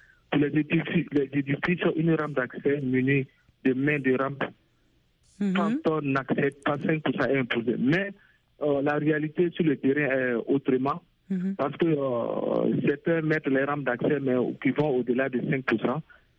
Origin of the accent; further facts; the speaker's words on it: Burkina Faso; Bon, chez nous, au Burkina Faso, il faut dire que la loi existe depuis 2012.